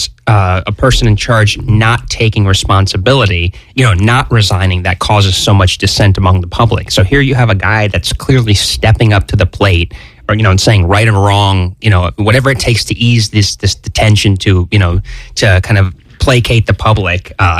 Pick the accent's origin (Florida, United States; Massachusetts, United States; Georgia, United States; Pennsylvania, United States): Florida, United States; Orlando; I don't know if you know this, but I come from Orlando. I moved about 8 years ago